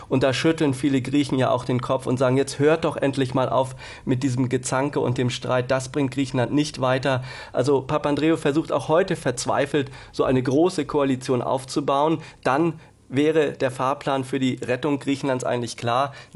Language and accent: German; Germany; Also ich kann hier offen zugeben, dass ich als Deutscher unterwegs bin